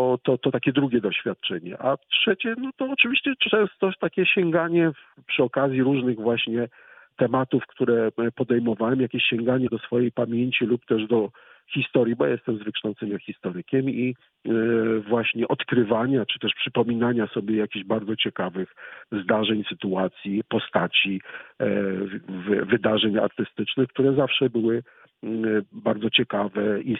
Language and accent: Polish; Wrocław, Lower Silesian Voivodeship, Poland; bo jestem wrocławianinem, rocznik 65., więc parę rzeczy już we Wrocławiu widziałem